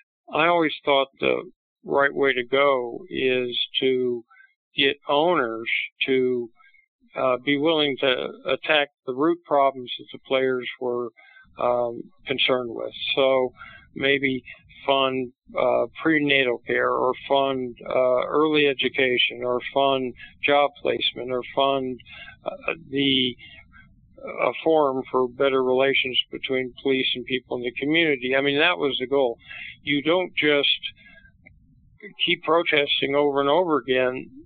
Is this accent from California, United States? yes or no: yes; Los Angeles, California, United States; So growing up in Los Angeles, my father was a two-sport athlete at UCLA, so I was brought up as a Bruin baby